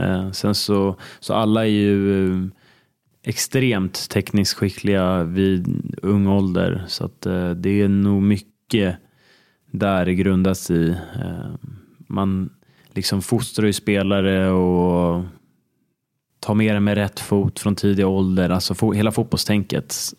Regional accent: Stockholm, Stockholm County, Sweden; Styrmansgatan är jag uppväxt på. Så att, ja, Djurgården tills jag var, ja, från när jag var 6 till 12 då.

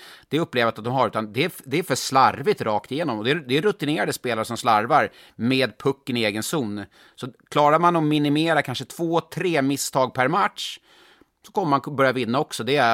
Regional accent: Stockholm, Stockholm County, Sweden; jag är stockholmare från början

